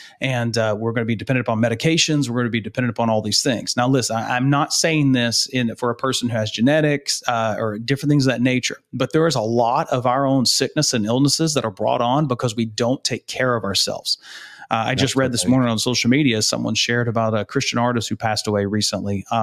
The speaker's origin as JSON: {"language": "English", "region": "the South", "country": "United States", "tie": "born or raised there", "said": "I grew up in the South."}